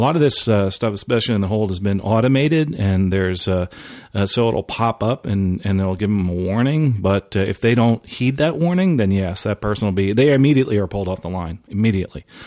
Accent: Philadelphia, Pennsylvania, United States; born there; Yes. I was born in Philadelphia.

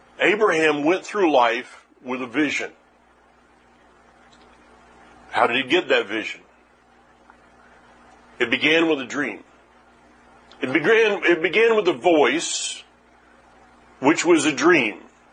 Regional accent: Florida, United States; Ponce de Leon, I grew up in North Florida. I've been down to St. Augustine. I lived about 50 minutes from St. Augustine.

